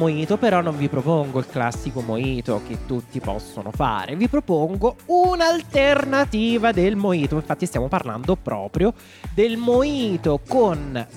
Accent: Viterbo, Lazio, Italy; Sì, abbiamo fatto il giro, come si dice a Viterbo dalle mie parti, il famoso giro del bavoso, cioè il giro in tondo.

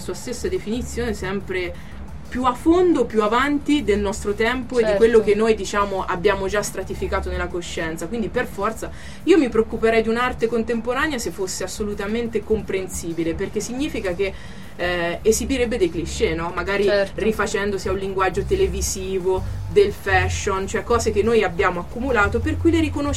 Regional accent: Rome, Lazio, Italy; now in Berlin, Germany; io vengo da Roma, cioè ho negli occhi città come Roma, come Firenze, la stessa Perugia

